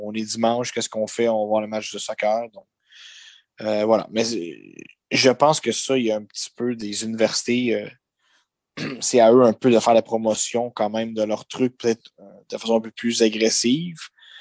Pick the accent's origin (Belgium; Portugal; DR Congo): Portugal; je suis portugais